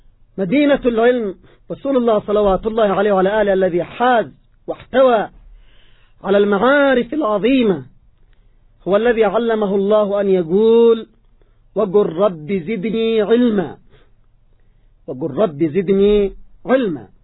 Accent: Yemen; نحن كشعب يمني

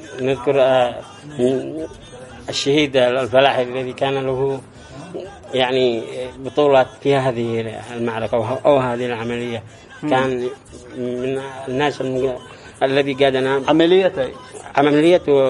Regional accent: Dhamar, Yemen; من دمار جبل الشرق

